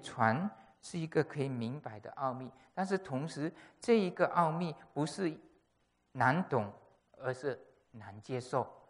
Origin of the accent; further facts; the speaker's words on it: Malaysia; 他是中国来的，我是马来西亚来的，没有什么任何的背景的关系。